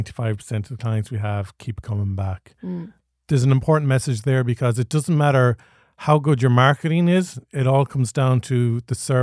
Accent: Ireland; And I suppose there can be that island mentality as well, being Irish.

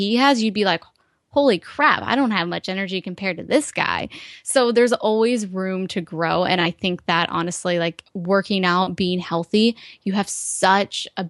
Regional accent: Ohio, United States; I was out here in California, because I'm from Ohio originally

